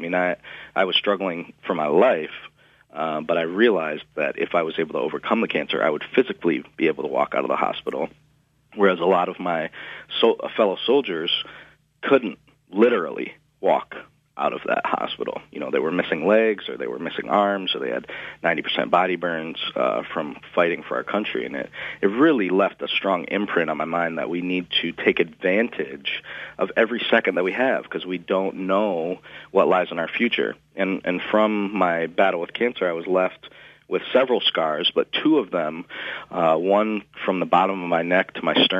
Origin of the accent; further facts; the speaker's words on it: New York, United States; I grew up in New York until I was about seven.